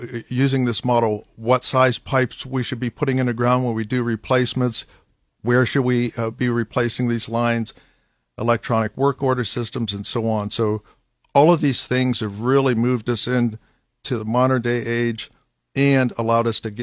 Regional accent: Canton, Ohio, United States; Yeah, born and raised in Canton, son of a school teacher, Canton City school teacher.

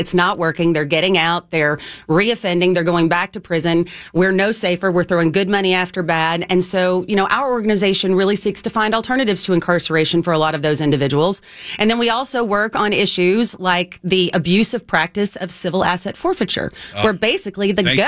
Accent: Kentucky, United States; And guys, you know, I come from Kentucky, where everybody's sick.

